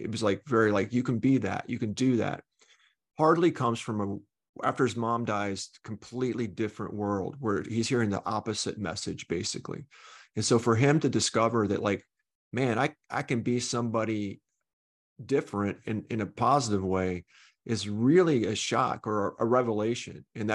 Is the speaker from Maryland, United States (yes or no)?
no; Oklahoma City, Oklahoma, United States; moved away as an adult; also born or lived in California / New Orleans / Massachusetts; I grew up in Oklahoma City and then left when I was 18 to go to college, and didn't really lived in California, New Orleans, Massachusetts, bunch of places before coming back to Oklahoma City about 20 years ago as an adult.